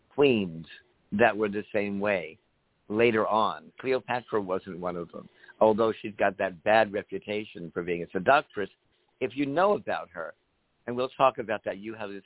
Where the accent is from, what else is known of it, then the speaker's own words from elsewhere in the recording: Long Island, New York, United States; I'm from Long Island.